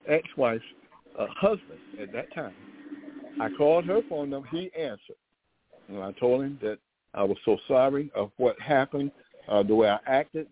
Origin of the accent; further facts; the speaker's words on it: New Jersey, United States; Me, my mother and father, and sisters, we were raised in New Jersey.